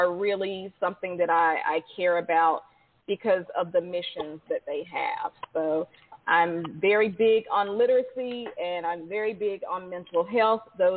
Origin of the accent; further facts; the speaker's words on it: Morven, North Carolina, United States; I am from Morven in Anson County. That's in North Carolina.